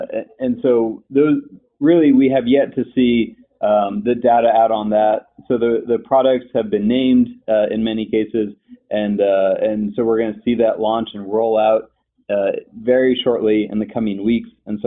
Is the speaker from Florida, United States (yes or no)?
yes; Florida, United States; My home state of Florida is considering a recreational bill.